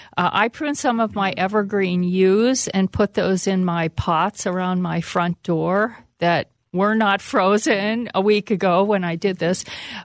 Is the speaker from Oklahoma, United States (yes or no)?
no; Pennsylvania, United States; Even though I grew up in Pennsylvania, I'm cheering for the Gophers.